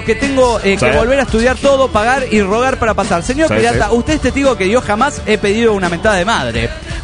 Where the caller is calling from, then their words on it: Ciudad Obregón, Sonora, Mexico; de Obregón, Sonora, México.